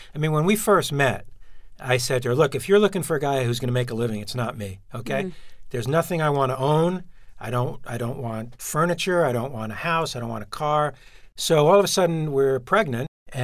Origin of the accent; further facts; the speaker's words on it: Brooklyn, New York, United States; because I'm from Brooklyn and we have these attachments